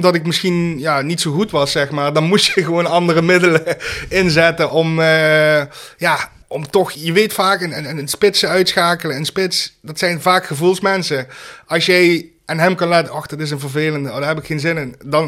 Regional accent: Limburg, Netherlands; Dat hebben wij als Limburgers minder.

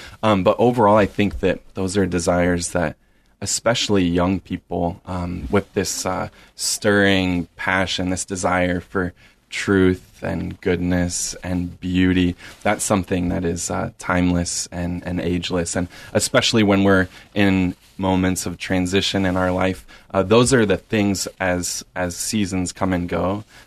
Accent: Burlington, Iowa, United States; now in Des Moines, United States; I grew up in Burlington, Iowa, mm-hmm. and then went to school at the University of Iowa, was in the Quad Cities for a few years after college, and moved to Des Moines for a work opportunity

